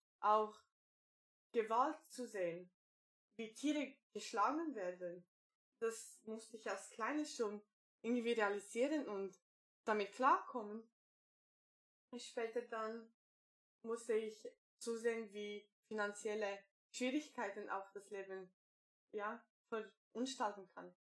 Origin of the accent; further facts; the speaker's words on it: Romania; now in Austria; Ich wohne jetzt momentan in Niederösterreich, Aargau. Und herkünftig komme ich aus Rumänien.